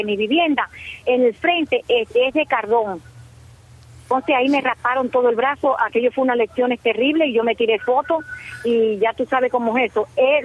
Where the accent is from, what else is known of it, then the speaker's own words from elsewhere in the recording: Cuba; Yo no me puedo moverme libremente aquí en mi país, en Cuba